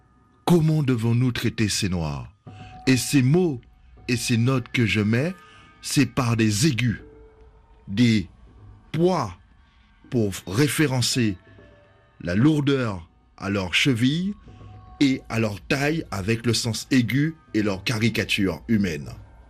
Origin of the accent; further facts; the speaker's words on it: Pointe-à-Pitre, Guadeloupe, France; born there; je suis né dans ce quartier, j'ai vécu de ce quartier, je suis ambassadeur aussi du Memorial Act et j'en suis fier parce que je suis né à Pointe-à-Pitre.